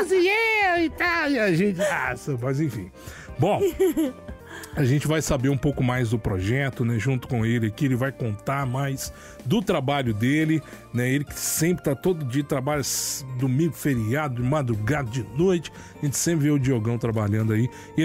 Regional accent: Minas Gerais, Brazil; Eu sou mineiro, dá um desconto.

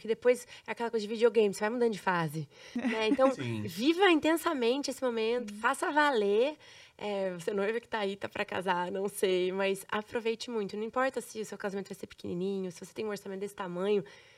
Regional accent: Rio de Janeiro, Brazil; now in São Paulo, Brazil; Eu, por exemplo, saí do Rio de Janeiro e mudei para São Paulo em seguida, para uma cidade que eu nunca tinha ido, uma vida completamente diferente, igreja diferente, tudo.

